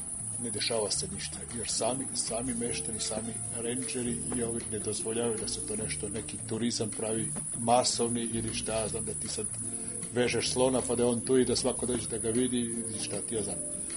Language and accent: Serbian; Niš, Southern and Eastern Serbia, Serbia; now in Switzerland; Pa iz Niš sam pošao, a došao sam do Švajcarske.